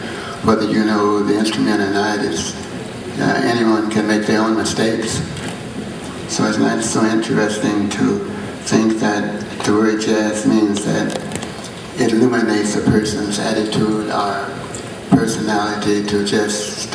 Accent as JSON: {"language": "English", "region": "the South", "country": "United States", "tie": "born there", "said": "It's amazing to be born in America, because I was born in the South"}